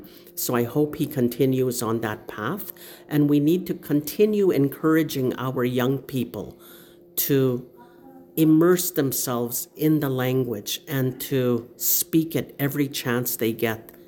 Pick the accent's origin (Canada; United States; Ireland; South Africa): Canada; Frog Lake First Nation, Alberta; I'm here from Frog Lake First Nation. I was raised by my grandparents